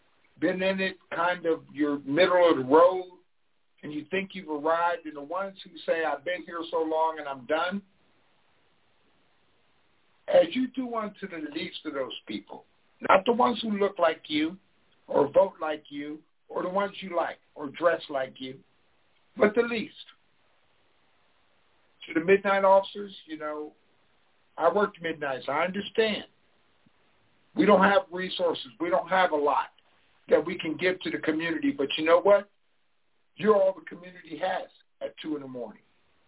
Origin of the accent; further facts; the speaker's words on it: Harrisburg, Pennsylvania, United States; moved away as an adult; also born or lived in Waco, Texas; I grew up in Harrisburg, Pennsylvania, and that's home for me. But at 18, I left Harrisburg. But I spent 27, 28 years in Waco.